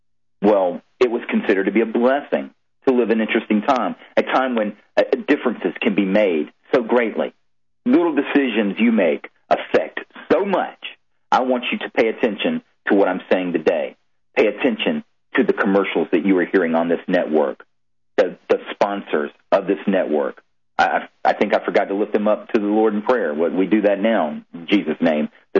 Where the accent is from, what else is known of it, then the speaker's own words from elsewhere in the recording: Columbus, Georgia, United States; I grew up in Columbus, Georgia. And it's like a melting pot because of the base there.